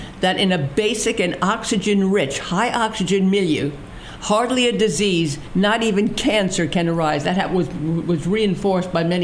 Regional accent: New York, United States; accent: Jewish; also born or lived in Brooklyn; Because I was born in Brooklyn, brought up, in Long Island and New York.

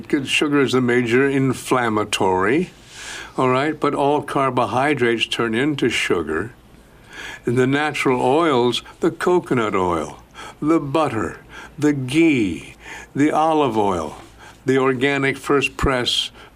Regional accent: Midwest, United States; I must know this guy because we're both from the Midwest.

